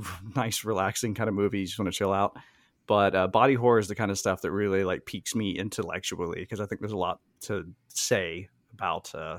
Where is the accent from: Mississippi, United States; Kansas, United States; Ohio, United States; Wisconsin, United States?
Mississippi, United States; now in Amsterdam, Netherlands; I'm originally from Mississippi. I currently live in Amsterdam in the Netherlands.